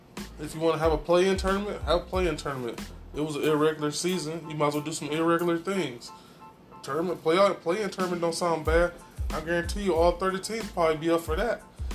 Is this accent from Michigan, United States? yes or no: yes; Detroit, Michigan, United States; I'm from Detroit. I'm a homer.